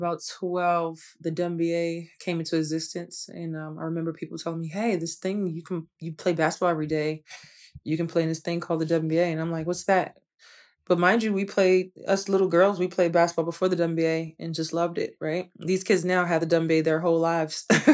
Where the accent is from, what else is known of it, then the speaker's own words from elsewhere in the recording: Baltimore, Maryland, United States; Yeah, I'm from Baltimore, Maryland. I've been playing basketball since I was 8.